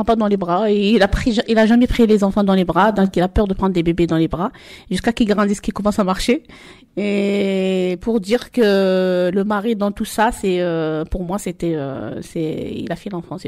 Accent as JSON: {"language": "French", "town": "Marseille", "region": "Provence-Alpes-Côte d'Azur", "country": "France", "said": "j'ai 47 ans. Je viens de la Castellane, 16e arrondissement."}